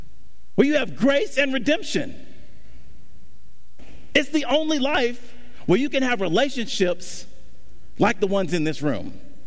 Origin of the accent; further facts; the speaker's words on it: Stone Mountain, Georgia, United States; That I'm this boy from Stone Mountain, Georgia.